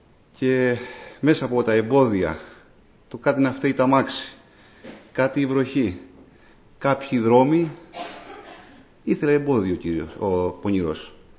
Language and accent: Greek; Gastouni, Western Greece, Greece; προσωπικά μέσα από μια οικογένεια πολύ πτωχή, μεγάλωσα στη Γαστούνη της Ηλίας. Είμαστε 6 αδέλφια.